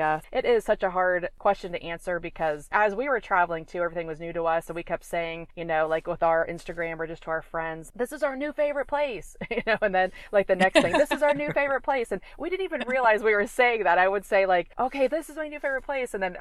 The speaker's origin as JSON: {"language": "English", "region": "Ohio", "country": "United States", "also_born_or_lived": "Florida, United States", "moved": "as an adult", "said": "So, you know, we're from Northeast Ohio. We moved to Florida. We spent 15 years there before we started traveling."}